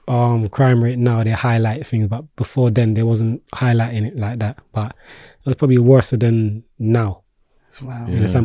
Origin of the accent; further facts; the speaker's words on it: Peckham, London, United Kingdom; Some people say, yeah … because I'm from Peckham.